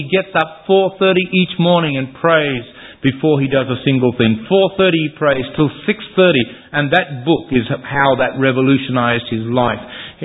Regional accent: Western Australia, Australia; I came from Western Australia

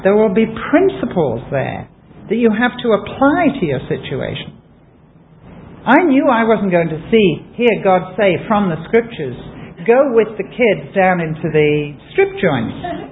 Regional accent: England, United Kingdom; Fortunately, I'm English.

